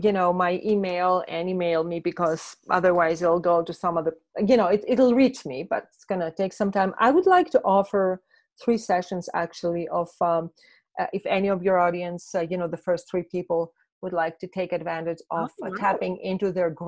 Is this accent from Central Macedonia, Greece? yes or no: yes; Thessaloniki, Central Macedonia, Greece; English is a second language; When I was a child, I was playing in the ancient agora of my hometown of Thessaloniki.